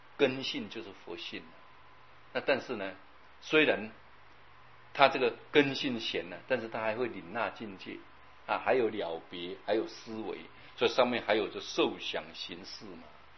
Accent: Yilan County, Taiwan; 我以前小时候啊，我有听人家讲嘛，啊，在我们宜兰那里有一个济公

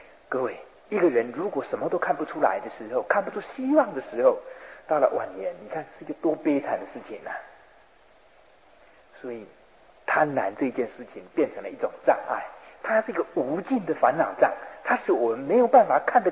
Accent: Yilan, Yilan County, Taiwan; 好像每一个台风一来就往我的家乡宜兰来，我们宜兰的那个山那个地形就像一个本机啊

